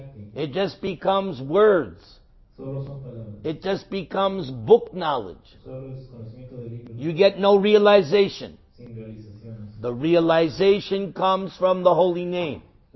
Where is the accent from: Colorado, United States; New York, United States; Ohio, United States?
New York, United States; Because I come from New York. Forget about it.